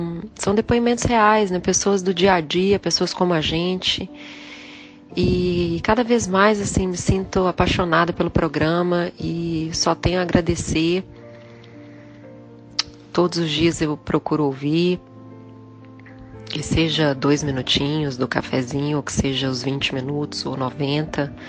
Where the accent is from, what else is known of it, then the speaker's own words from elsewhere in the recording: Belo Horizonte, Minas Gerais, Brazil; moved away as an adult; now in Dubai, United Arab Emirates; vou fazer 37 e sou de Belo Horizonte. Vim parar em Dubai